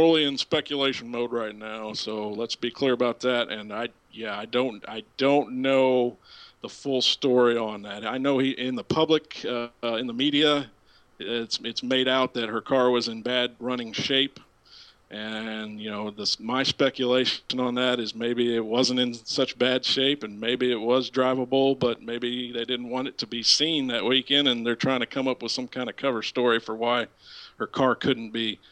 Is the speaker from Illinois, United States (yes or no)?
yes; Illinois, United States; Of course, I'm some idiot from Southern Illinois just driving around, so I'm probably a danger to everybody at that time, no matter where I was.